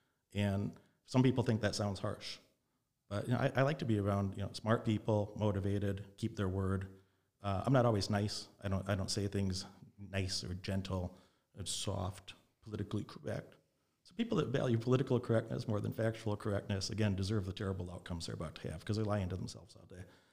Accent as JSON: {"language": "English", "region": "Illinois", "country": "United States", "tie": "born or raised there", "also_born_or_lived": "Las Vegas, Nevada", "said": "I was raised in Illinois, in Nevada, back and forth in Las Vegas and Illinois a lot of my childhood."}